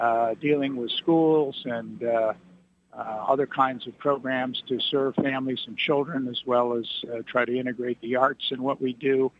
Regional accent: Detroit, Michigan, United States; I grew up in Livernois and 7 Mile in the city. And my family was in Detroit from the beginning of the 20th century.

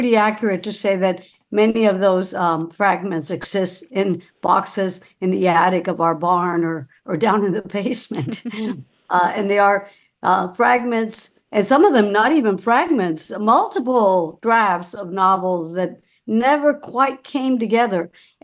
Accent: Dominican Republic; I grew up in the Dominican Republic, where there wasn't really literary ambience in a dictatorship. I wasn't from a reading family.

